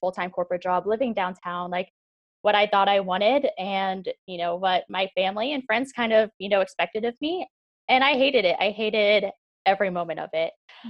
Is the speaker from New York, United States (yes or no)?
no; Kansas City, Missouri, United States; back to my last semester at university, back to Warrensburg in Kansas City, I was so excited to be back home. I was ready to, you know, stay in Kansas City the rest of my life, be around my family and friends.